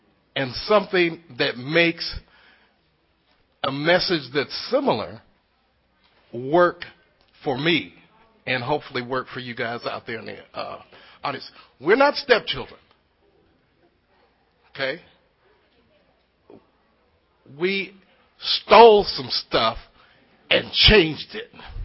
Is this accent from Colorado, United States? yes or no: yes; Denver, Colorado, United States; I'm an addict from Denver, Colorado. My area is the Mile High area.